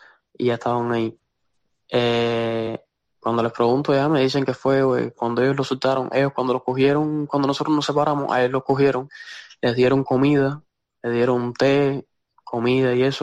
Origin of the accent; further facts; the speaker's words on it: Jagüey Grande, Matanzas, Cuba; now in Minsk, Belarus; Yo salí de Cuba el 15 de diciembre.